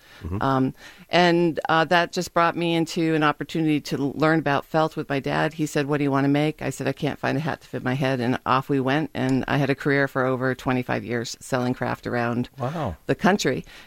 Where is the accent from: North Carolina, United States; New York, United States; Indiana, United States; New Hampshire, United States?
New Hampshire, United States; Dublin; Dublin, New Hampshire.